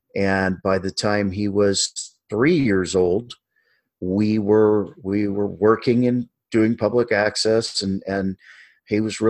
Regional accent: Alaska, United States; I grew up in Alaska. I mushed Alaska Malamutes.

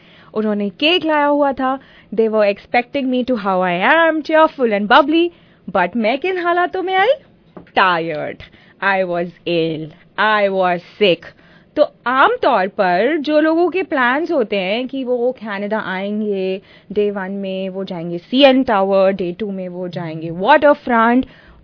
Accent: India; moved away as an adult; now in Canada; कुछ डेढ़ साल हो चुका है और मैं इंडिया से आई

